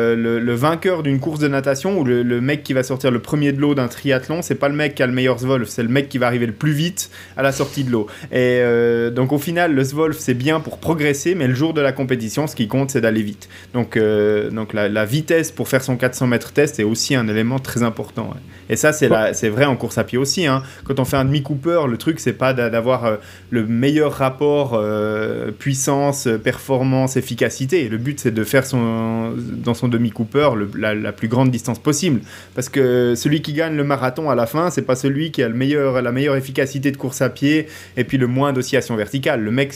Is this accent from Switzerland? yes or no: yes; Switzerland; en tant que Suisse, j'ai envie de te dire que notre moyenne, elle est de 4,98